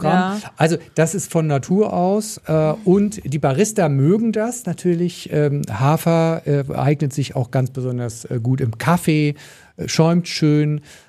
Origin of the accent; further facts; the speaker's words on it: Northern Germany, Germany; Ich komme ja aus Norddeutschland